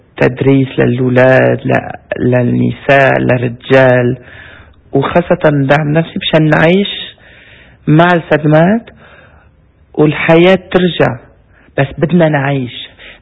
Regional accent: Syria

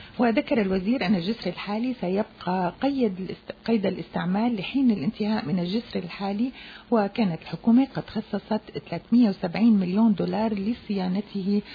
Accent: Syria; نحن كلياتنا هون سوريين بكل ما تحمل هالكلمة من معنى. نحن سوريين

